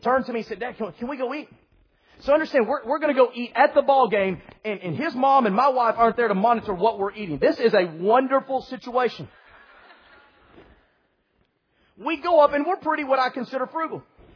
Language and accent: English; Texas, United States; I'm out from West Texas. Some places in West Texas, it's days before you'll find something else.